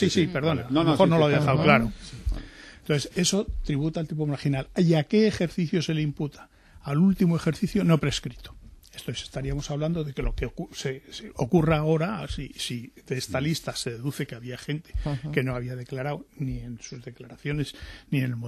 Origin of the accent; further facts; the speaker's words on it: Spain; yo hablo como español, uh-huh, ¿no? Como ciudadano español